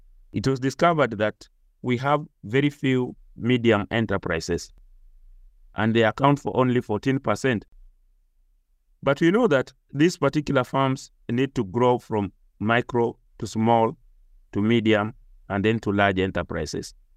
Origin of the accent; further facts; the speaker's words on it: Kisumu, Kisumu County, Kenya; born there; I was born in Kenya, a place called Kisumu. Kisumu is from the capital city of Kenya. Is a 1 hour flight, and it's found on the western part of Kenya.